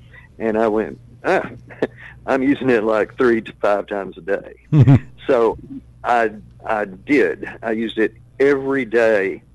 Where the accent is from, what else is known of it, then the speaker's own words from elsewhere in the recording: Burnet, Texas, United States; born there; I was born in Burnett. I lived in Sigaville.